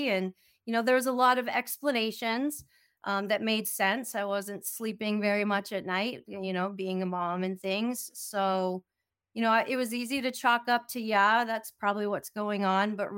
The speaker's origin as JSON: {"language": "English", "region": "Maine", "country": "United States", "tie": "born or raised there", "said": "back in 2012, I moved back to my home state of Maine"}